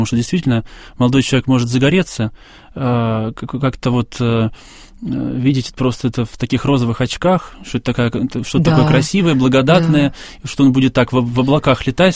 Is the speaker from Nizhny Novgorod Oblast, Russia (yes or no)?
no; Zarechye, Moscow Oblast, Russia; я 2,5 года, почти 3 года был певчим в домовом храме поселка Заречье, где вот я родился и вырос в Одинцовском районе.